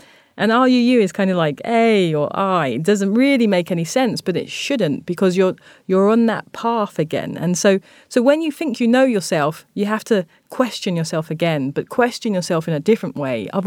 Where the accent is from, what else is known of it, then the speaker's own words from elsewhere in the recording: London, United Kingdom; moved away; this anger that I had growing up in London behind when I moved to Japan